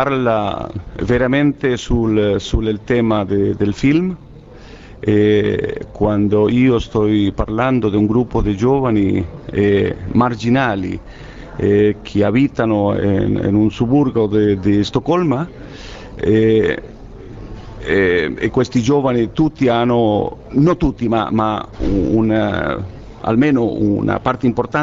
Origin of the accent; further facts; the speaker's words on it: Chile; Italian is a second language; io non parlo così bene italiano perché vengo da Cile